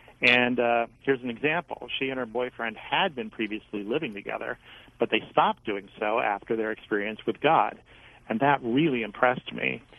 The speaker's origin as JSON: {"language": "English", "region": "California", "country": "United States", "tie": "born or raised there", "also_born_or_lived": "Long Island, New York", "said": "Well, although I was born on the East Coast, my parents were living on Long Island at the time that I was born. Somehow I escaped having a Long Island accent because my parents moved to California when I was seven, and so I was primarily raised in Orange County, California."}